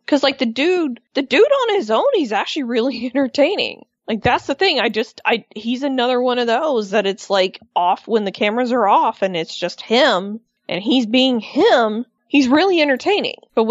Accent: the South, United States; I cried. As a Southerner, I was offended.

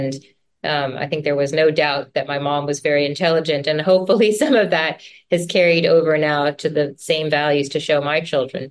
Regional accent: Midwest, United States; my parents were from a different country, but I grew up in the Midwest in the US.

